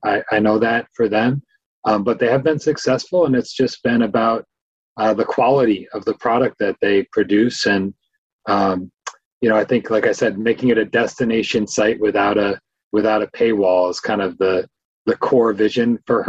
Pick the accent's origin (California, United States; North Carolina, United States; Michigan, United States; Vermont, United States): Vermont, United States; There was a huge transitional period where the model I grew up with, you know, growing up in Vermont, the Burlington Free Press, the Times Argus, those papers were sort of bread and butter for the community.